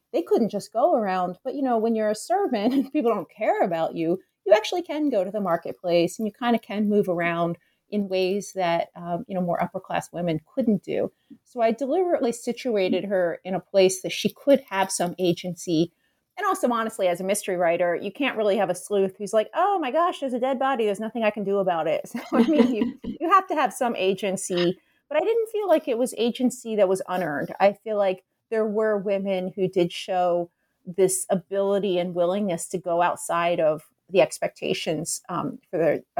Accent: Philadelphia, Pennsylvania, United States; now in Chicago, United States; I live outside Chicago. And for me, one of the interesting things about coming to Chicago, I grew up in Philadelphia, so I'm not from here

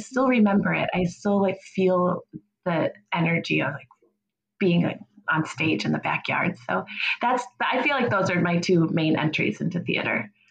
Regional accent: Kenosha, Wisconsin, United States; my dad and my stepmom took us to a Renaissance fair in Wisconsin. I'm from Kenosha.

